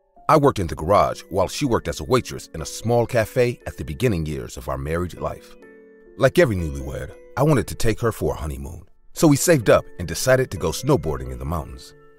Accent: United States; Our families didn't approve much because she is Asian and I'm American.

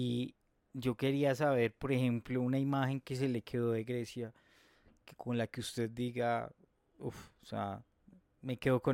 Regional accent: Colombia

